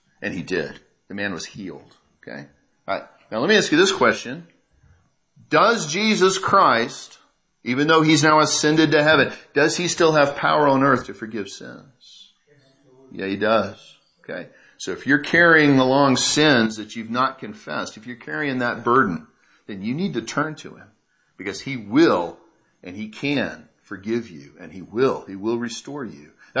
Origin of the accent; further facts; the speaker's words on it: Oklahoma, United States; I grew up in Oklahoma.